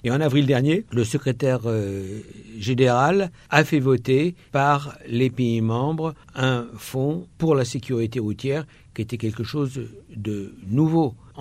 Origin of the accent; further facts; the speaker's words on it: France; Vous prenez l'exemple de la France, je suis français.